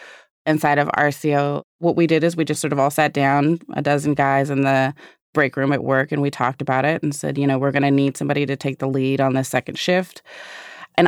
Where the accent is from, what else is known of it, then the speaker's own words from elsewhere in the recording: Los Angeles, California, United States; South Central. I mean, Los Angeles.